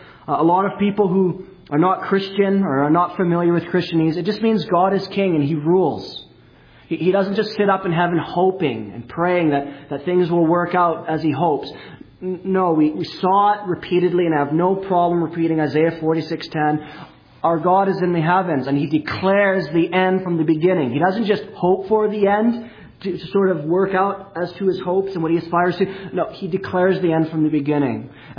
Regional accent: Manitoba, Canada; when I was a kid, growing up in Manitoba, we'd go to Grand Beach.

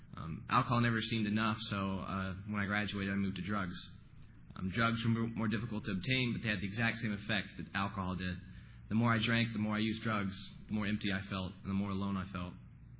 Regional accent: Tennessee, United States; born there; I was born in Tennessee in a very Christian family.

